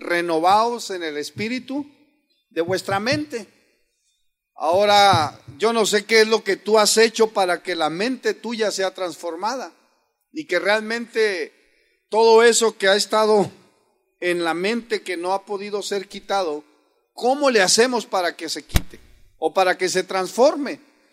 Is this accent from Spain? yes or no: no; Mexico; Desgraciadamente nosotros traemos un estigma como mexicanos que hay mucha pereza en México.